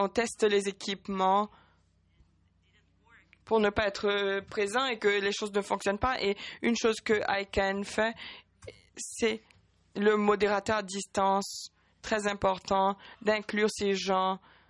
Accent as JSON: {"language": "French", "country": "Brazil", "said": "je suis du Brésil"}